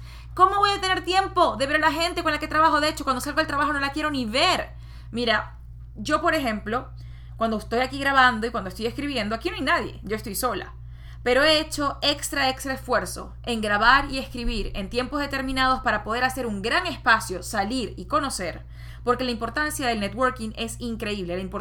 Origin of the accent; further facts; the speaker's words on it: Venezuela; por lo menos en mi país, en Venezuela, no lo era.